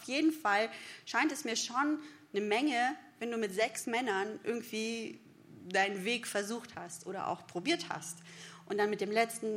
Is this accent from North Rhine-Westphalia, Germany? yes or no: yes; North Rhine-Westphalia, Germany; ich komme aus der Nähe vom Ruhrgebiet, da hat man es im Süden nicht so leicht